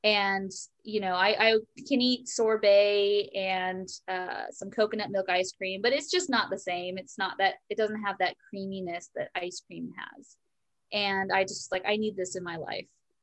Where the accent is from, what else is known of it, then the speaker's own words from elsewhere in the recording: California, United States; I'm originally from California, so I'm like, I get the heat, but humidity is definitely its own monster.